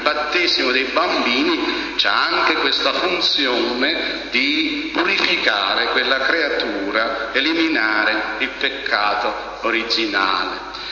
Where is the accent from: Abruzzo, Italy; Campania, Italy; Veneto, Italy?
Campania, Italy; io non sono napoletano, sono della provincia